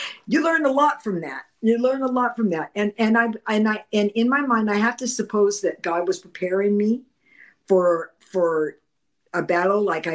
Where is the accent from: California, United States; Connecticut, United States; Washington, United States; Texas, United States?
California, United States; Anaheim; It wasn't where I grew up in. I grew up in Anaheim, California.